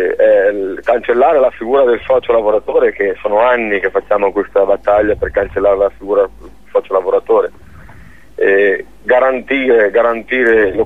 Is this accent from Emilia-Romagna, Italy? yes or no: yes; Bologna, Emilia-Romagna, Italy; io sono di Bologna, quindi posso parlare per Bologna